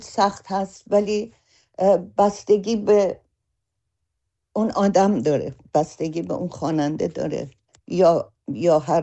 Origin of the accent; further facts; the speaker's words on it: Iran; moved away; برای من و امثال من که بیرون از ایران هستیم